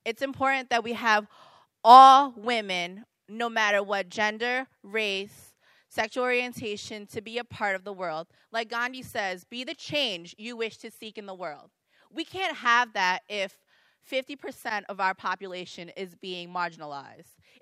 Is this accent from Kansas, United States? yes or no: no; Brooklyn, New York, United States; I'm from Brooklyn, New York, and I'm representing NYU, New York University.